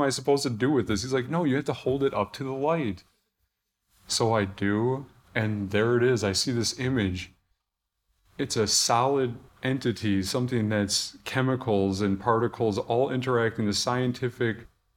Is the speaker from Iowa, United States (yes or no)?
no; Milwaukee, Wisconsin, United States; born or raised there